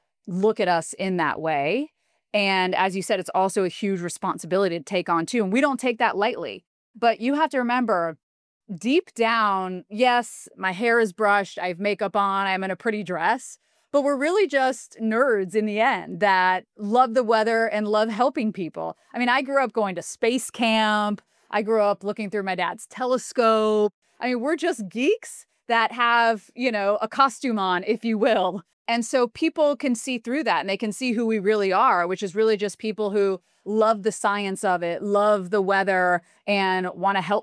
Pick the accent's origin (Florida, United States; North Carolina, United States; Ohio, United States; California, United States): Florida, United States; West Palm Beach; I grew up in West Palm, but of course it came down into Homestead and whatnot.